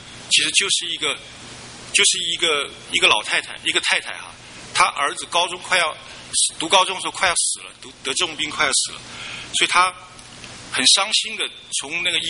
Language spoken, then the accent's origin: Chinese; Dezhou, Shandong, China; 就经过了德州，是我的故乡，就停了2分钟